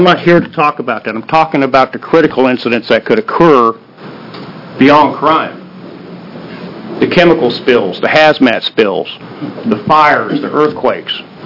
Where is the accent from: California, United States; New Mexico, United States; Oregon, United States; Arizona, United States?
Oregon, United States; I grew up in Southern Oregon. I knew for a fact that I was going to be a logger or I was going to work in the woods.